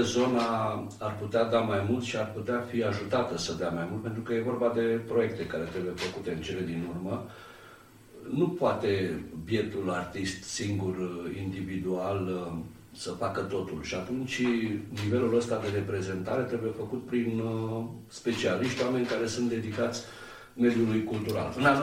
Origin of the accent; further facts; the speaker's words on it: Olt County, Romania; born there; m-am născut lângă Caraca, unde avem faimosul castru de la Romula, zicem noi